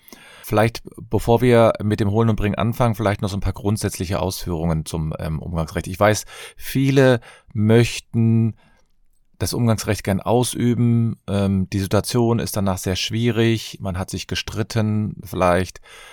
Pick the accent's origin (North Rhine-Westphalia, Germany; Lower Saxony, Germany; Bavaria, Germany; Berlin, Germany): North Rhine-Westphalia, Germany; Cologne